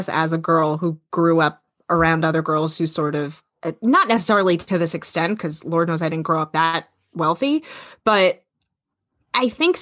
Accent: Paramus, New Jersey, United States; because that is my neck of the woods where I grew up, I'm from Paramus, home of the best sunsets

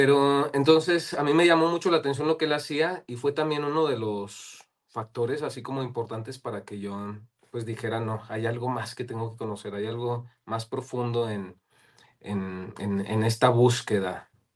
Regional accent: Zacatecas, Mexico; en ese tiempo vivía en una ciudad pequeña. Yo soy originario de Zacatecas.

